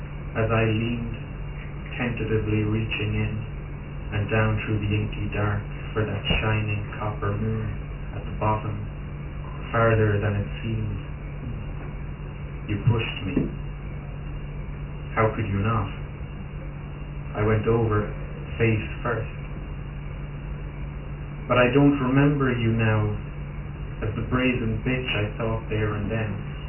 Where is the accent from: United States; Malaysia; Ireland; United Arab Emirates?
Ireland; Limerick, Munster; we're from Limerick, and we read poetry in a pub